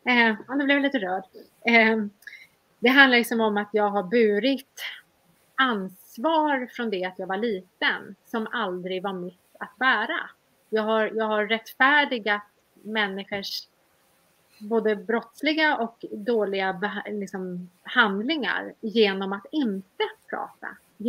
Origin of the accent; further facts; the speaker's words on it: Sweden; moved away; also born or lived in abroad; Jag bodde utomlands jättelänge och det var ju en flykt. Jag kunde inte bo hemma i Sverige för det kom för nära då.